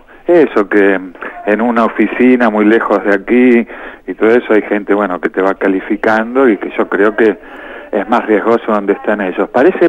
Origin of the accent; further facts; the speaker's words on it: Argentina; Una provocación, sí, pero no porque me sienta tan importante como argentino.